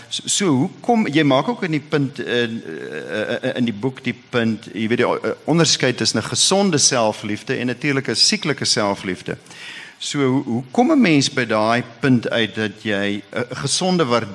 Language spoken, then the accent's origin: Afrikaans; Free State, South Africa; Nou daar waar ek vandaan kom in die Vrystaat en met die Heidelbergse katekismus, is ons geleer, ons hooftaak is om God en die naaste te dien.